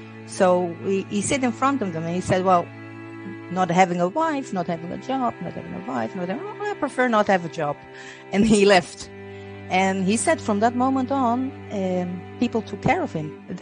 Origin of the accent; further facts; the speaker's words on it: Netherlands; now in Israel; I came to Israel from Holland.